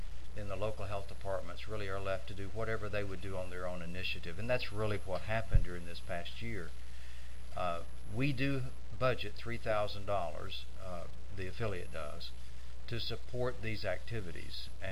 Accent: Tennessee, United States; I'm the ARGC from Tennessee

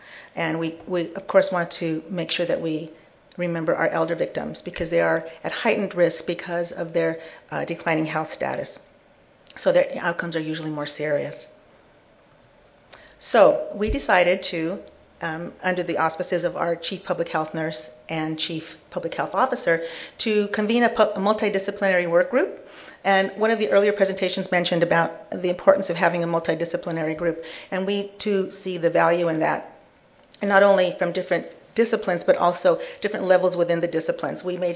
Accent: San Diego, California, United States; to welcome you all to San Diego, my hometown.

